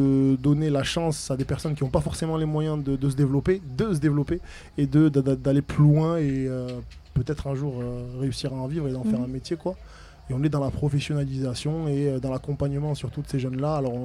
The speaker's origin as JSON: {"language": "French", "town": "Perpignan", "region": "Occitanie", "country": "France", "said": "fait je suis originaire de Perpignan, où j'ai commencé le rap étant très jeune. J'avais 11 ans quand j'ai commencé"}